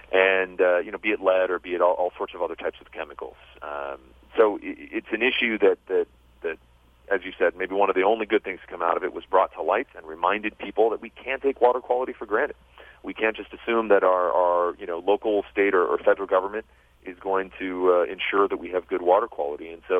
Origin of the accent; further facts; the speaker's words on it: Los Angeles, California, United States; born there; You know, here's the thing. I was born in Los Angeles. My mother's American. My father was the French